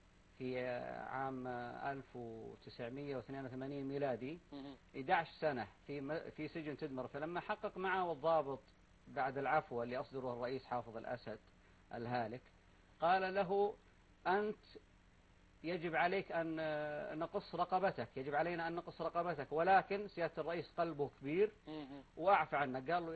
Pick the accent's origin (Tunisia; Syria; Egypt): Syria; Qamishli, Al-Hasakah Governorate; أنا من القامشلي طبعا، أنا من مدينة القامشلي ومن قرى القامشلي، جيراننا هم أكراد، وأهلنا وخوالنا أكراد